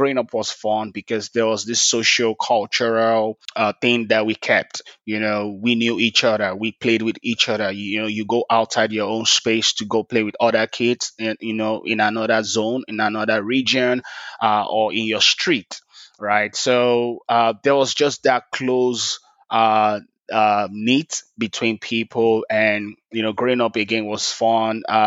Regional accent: Lagos, Nigeria; also born or lived in Oyo State; I am from Oyo State. Okay. And I grew up in Lagos.

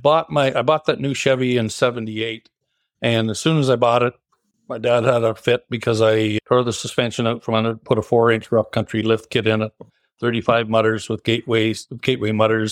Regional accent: Bancroft, Ontario, Canada; also born or lived in Kingston / North Bay; And so I was born in Kingston, moved to North Bay. And then when I was about 9 or 10 years old, we moved to Bancroft. And so I did my growing up in Bancroft for sure.

